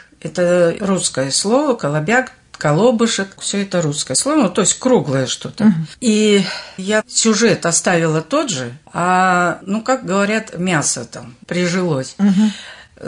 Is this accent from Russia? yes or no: no; Nebit-Dag, Balkan Region, Turkmenistan; Я вообще из Туркмении.